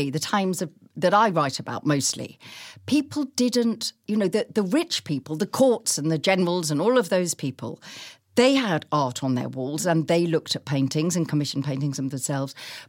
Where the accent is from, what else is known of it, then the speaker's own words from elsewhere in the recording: Chichester, South East England, United Kingdom; You know, I live in my hometown of Chichester.